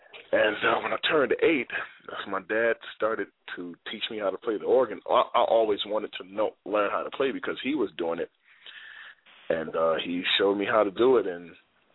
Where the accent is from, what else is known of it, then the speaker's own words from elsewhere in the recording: Cleveland, Ohio, United States; Well, I come from Cleveland, Ohio, born and raised, and I've learned how to play at church